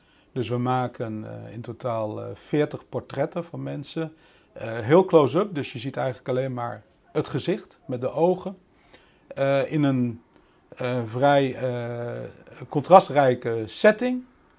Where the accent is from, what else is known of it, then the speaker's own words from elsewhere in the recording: Netherlands; Ik ben een geboren moerasbewoner. Ik kom uit Nederland en … weet je. Ik kom hier echt uit het moeras.